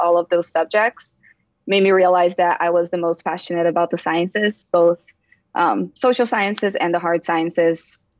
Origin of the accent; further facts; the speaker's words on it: Brazil; I was born and raised in Brazil.